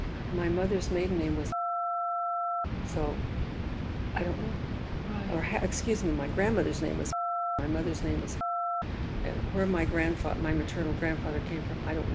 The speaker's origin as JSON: {"language": "English", "town": "Burbank", "region": "California", "country": "United States", "tie": "born or raised there", "lives_now": "Sylmar, United States", "said": "I was actually born in Glendale, but I lived in Burbank al"}